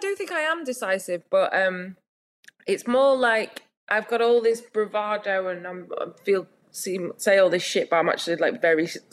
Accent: Rotherham, Yorkshire and the Humber, United Kingdom; born there; Yeah, I was 86. I was born

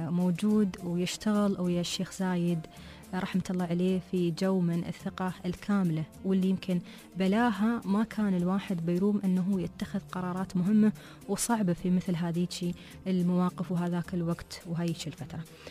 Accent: Dubai, United Arab Emirates; يمكن أحلى المعارض عندنا في دبي

